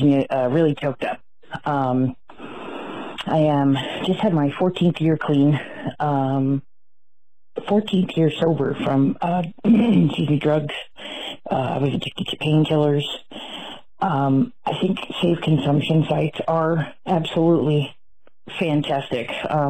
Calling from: California, United States; Hey, Jesse. Hey, Brittany. … I'm calling from California

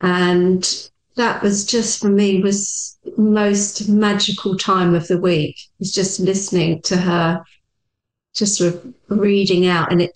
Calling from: South East England, United Kingdom; I am just outside of London in the UK.

